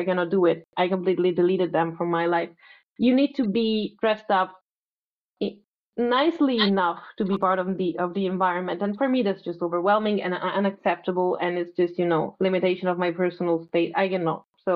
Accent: Rome, Lazio, Italy; now in Milan, Italy; now I'm living in Milan, which is slightly better in some ways, but I'm from Rome, right?

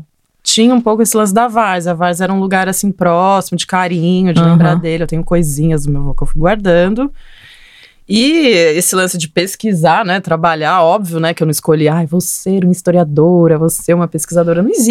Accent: Campinas, São Paulo, Brazil; eu sou de Campinas

